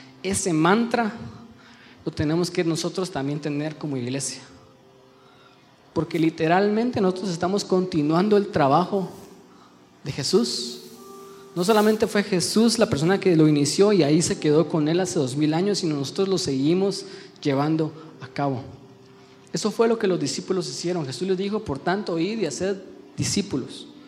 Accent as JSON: {"language": "Spanish", "country": "Guatemala", "tie": "born or raised there", "said": "yo, como crecí aquí en Guatemala y crecí en la iglesia"}